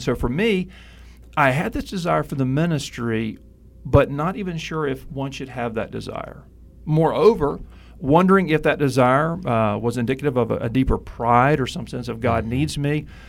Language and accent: English; Mobile, Alabama, United States; And the church I grew up in Mobile, Alabama, was a great church, a very faithful Southern Baptist church, large Bible preaching.